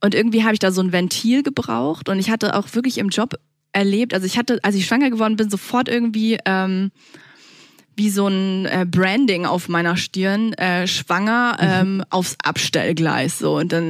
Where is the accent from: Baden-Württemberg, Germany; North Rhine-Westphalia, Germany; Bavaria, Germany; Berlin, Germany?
Bavaria, Germany; Munich; ich bin auch aus München, ich bin hier aber nie rausgekommen, muss ich ehrlich gestehen. Also nie besonders weit gekommen eigentlich.